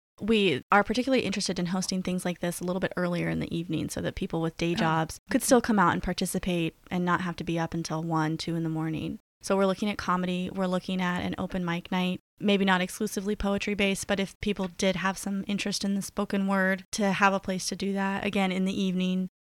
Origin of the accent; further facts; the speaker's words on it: Nashville, Tennessee, United States; moved away as an adult; I'm from Nashville, so I thought I knew